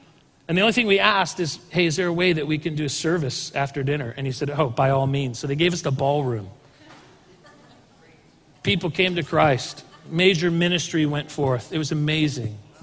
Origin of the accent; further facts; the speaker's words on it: California, United States; Michelle and I grew up in Southern California, we were born and raised there